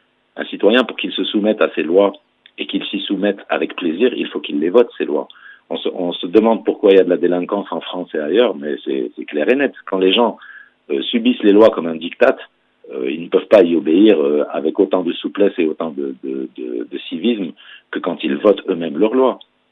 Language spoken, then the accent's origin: French; Algeria; Par exemple, chez nous en Algérie, défier la loi, c'est un principe naturel.